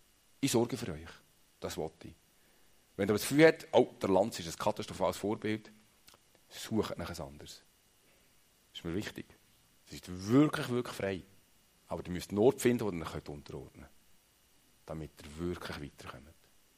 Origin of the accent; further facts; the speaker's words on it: Switzerland; ich bin Schweizer, ich bin unabhängig.